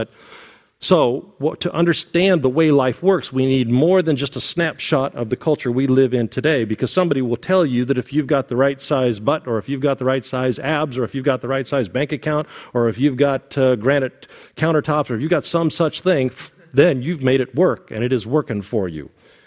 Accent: United States; And because I grew up as an American, I learned, as many of you did, a healthy disregard for tradition.

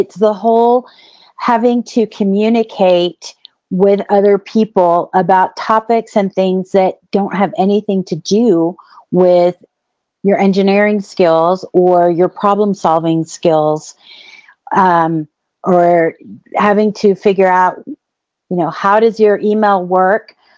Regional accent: Mexico City, Mexico; also born or lived in San Antonio; now in United States; I grew up in Mexico City. I lived in San Antonio, and San Antonio is where I was an interpreter for a little over 13 years.

